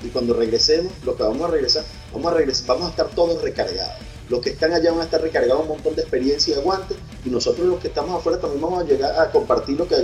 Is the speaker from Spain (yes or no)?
no; Venezuela; yo como, sinceramente, como venezolano